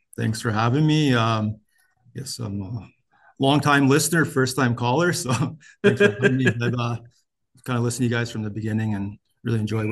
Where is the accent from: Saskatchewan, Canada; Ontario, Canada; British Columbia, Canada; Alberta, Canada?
Alberta, Canada; I'm from the Sutina Nation, born and raised here.